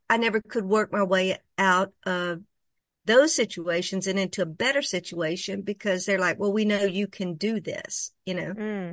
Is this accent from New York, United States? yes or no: no; Monroe, Louisiana, United States; I grew up in Monroe, but my mother's family, this is based largely on my mother's side of the family.